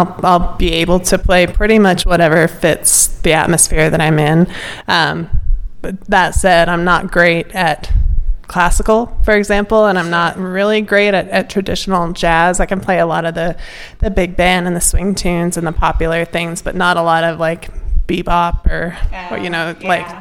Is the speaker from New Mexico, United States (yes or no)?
no; Durango, Colorado, United States; now in Silverton, United States; But I'm born and raised in Durango, which is about an hour south of here, but I've been up here in Silverton for 23 years.